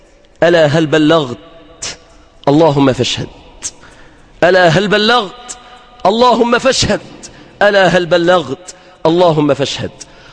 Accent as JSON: {"language": "Arabic", "country": "Egypt", "said": "بلدنا مصر"}